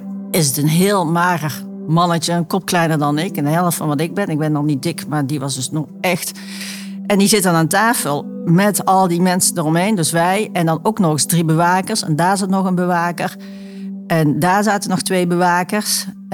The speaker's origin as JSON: {"language": "Dutch", "country": "France", "said": "Toen lag Frans een beetje voor de hand, omdat ik uit Frankrijk kwam."}